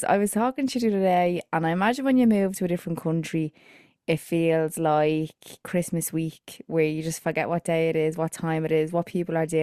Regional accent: Ireland; privilege being Irish, isn't it?

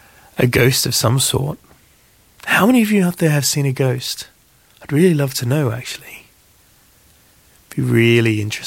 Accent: United Kingdom; I mean, let's just think about it from being British. That's what we talk about, don't we? We talk about the weather.

